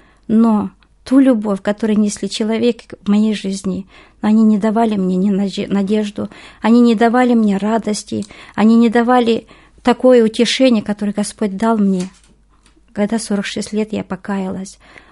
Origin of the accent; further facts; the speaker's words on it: Tselinny, North Kazakhstan Region, Kazakhstan; Мне сейчас 54 года. Я сама родом с Казахстана, Тимирязевский район, Северный Казахстан, центр нашего в области, это Петропавловск. Я сама из самой далекой, это как называется в нашей области, деревня совхоз Целинный.